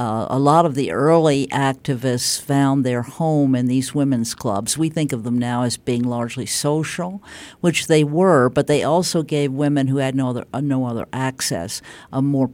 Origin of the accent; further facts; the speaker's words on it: the South, United States; But that's very familiar to me from growing up in the South